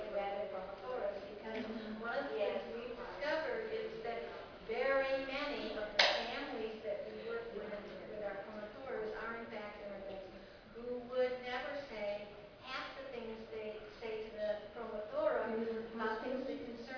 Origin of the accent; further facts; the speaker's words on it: New York City, New York, United States; I'm from New York City.